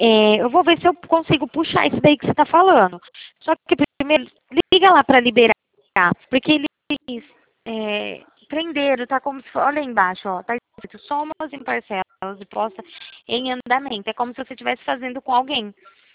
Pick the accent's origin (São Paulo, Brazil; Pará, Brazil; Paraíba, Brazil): São Paulo, Brazil; Araçatuba; Eu sou daqui de Araçatuba